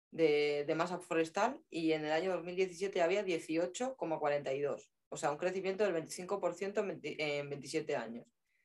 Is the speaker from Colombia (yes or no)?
no; Guadalajara, Castilla-La Mancha, Spain; yo, por ejemplo, soy de Guadalajara, centro de España, al lado de Madrid